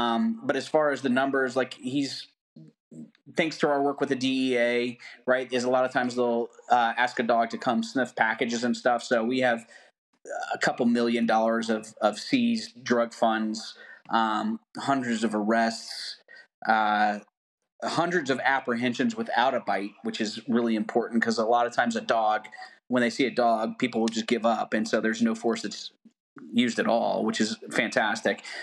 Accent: the South, United States; I'm from the South. Yeah. Make fun of us Southerners.

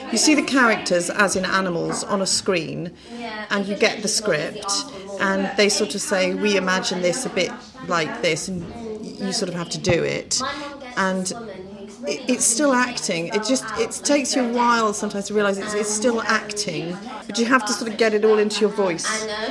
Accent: Bristol, South West England, United Kingdom; I'm from Bristol.

